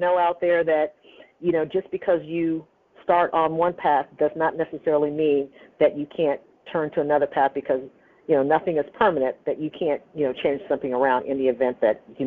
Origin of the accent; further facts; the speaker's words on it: San Bernardino, California, United States; now in Upper Marlboro, United States; I am originally from San Bernardino, California. And I now live in Maryland, in Upper Marlboro, Maryland.